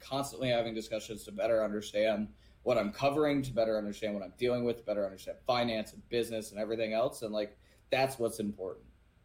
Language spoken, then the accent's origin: English; Atlanta, Georgia, United States; I grew up in Atlanta, Georgia, in a not so well off family